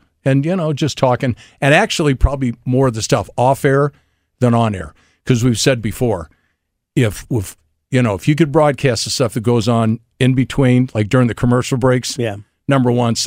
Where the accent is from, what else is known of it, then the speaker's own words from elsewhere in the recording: Crestwood, Missouri, United States; That I grew up in Crestwood that I didn't even know about